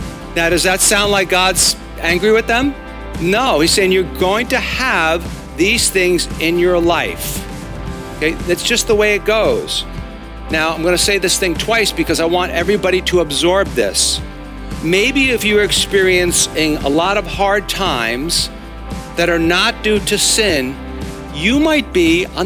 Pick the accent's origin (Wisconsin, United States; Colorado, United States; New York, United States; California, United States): New York, United States; Long Island; And so that's because I'm from Long Island.